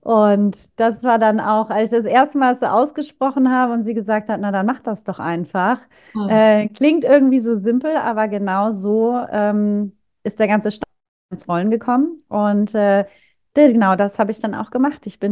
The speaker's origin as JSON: {"language": "German", "region": "Hamburg", "country": "Germany", "moved": "yes", "said": "Ich bin ursprünglich auch aus Hamburg."}